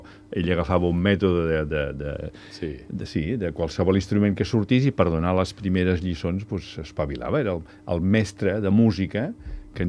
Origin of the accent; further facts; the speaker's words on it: Andorra la Vella, Andorra; born there; Nosaltres vam néixer a Andorra, en aquell moment Andorra, diguem, era un desert musical